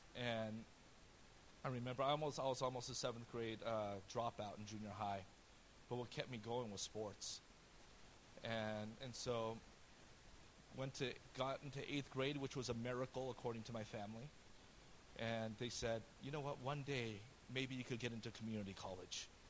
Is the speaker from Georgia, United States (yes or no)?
no; San Jose, California, United States; also born or lived in Oakland; And so I grew up in San Jose and Oakland.